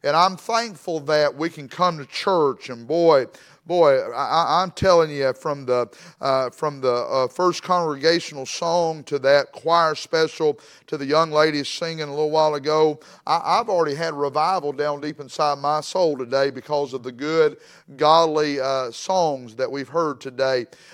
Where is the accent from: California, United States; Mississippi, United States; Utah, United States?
Mississippi, United States; And I am from Mississippi, and don't hold that against me.